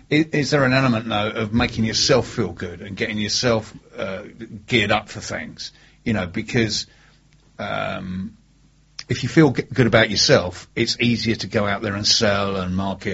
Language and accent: English; London, United Kingdom; accent: Cockney; you're a wench, I'm a Cockney.